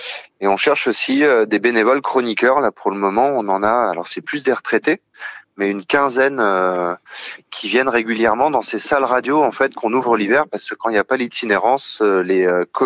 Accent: Centre-Val de Loire, France; also born or lived in Paris; moi je suis originaire du Berry

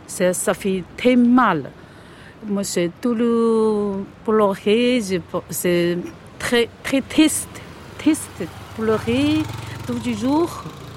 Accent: Hangzhou, Zhejiang, China; born there; French is a second language; Et je suis née à Hangzhou, en Chine.

